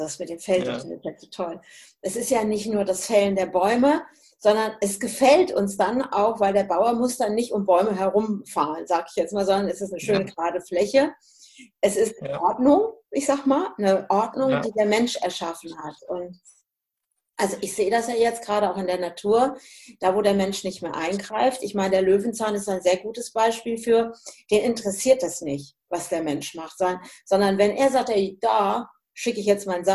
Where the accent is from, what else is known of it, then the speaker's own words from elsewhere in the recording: Hesse, Germany; Ich komme ja ursprünglich aus dem Hessischen.